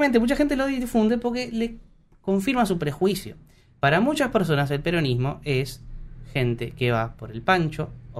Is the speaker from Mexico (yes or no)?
no; Uruguay; más que nada para nosotros que somos uruguayos.